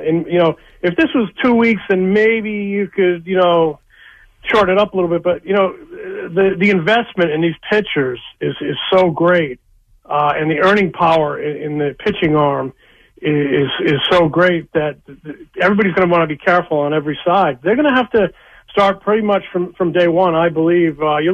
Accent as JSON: {"language": "English", "region": "Rhode Island", "country": "United States", "tie": "born or raised there", "said": "I grew up in Rhode Island."}